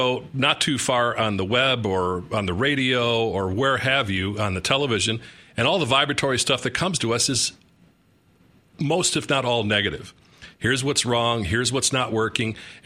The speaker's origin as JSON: {"language": "English", "town": "Chicago", "region": "Illinois", "country": "United States", "tie": "born or raised there", "said": "I grew up in Chicago. Sometimes we say that."}